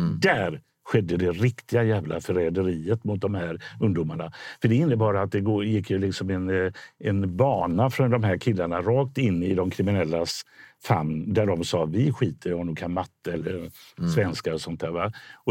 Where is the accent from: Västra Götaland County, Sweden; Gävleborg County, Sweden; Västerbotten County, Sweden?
Västra Götaland County, Sweden; Gothenburg; i Bergsjön, i Biskonsgården när jag är uppvuxen